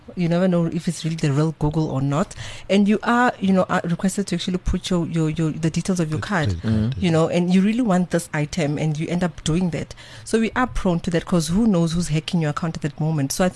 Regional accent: Gauteng, South Africa; I'm from Gelreksdal in the East Rand

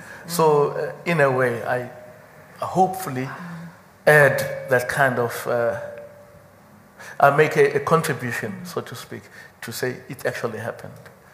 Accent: KwaZulu-Natal, South Africa; I come from KwaZulu-Natal of the 1980s.

